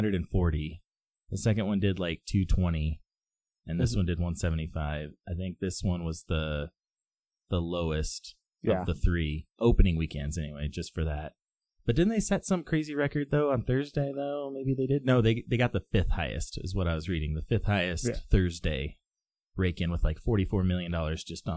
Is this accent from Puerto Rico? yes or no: yes; Puerto Rico; I'm from Puerto Rico